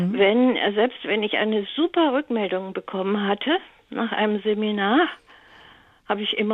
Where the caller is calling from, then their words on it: Göttingen, Lower Saxony, Germany; Hallo, ich bin aus Göttingen und ich habe mir den Mut genommen anzurufen.